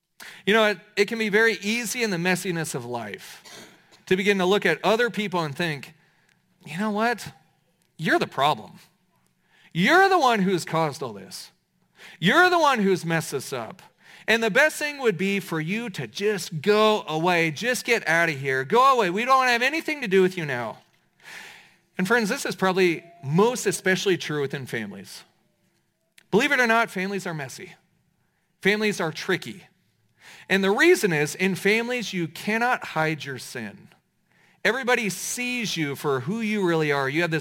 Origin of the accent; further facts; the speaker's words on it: Kansas, United States; Now, I'm from Kansas. Y'all are Long Islanders.